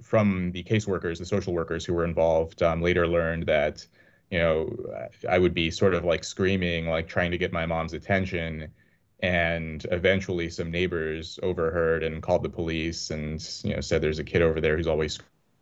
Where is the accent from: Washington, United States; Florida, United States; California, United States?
California, United States; Los Angeles; born there; So, you know, I was born in Los Angeles.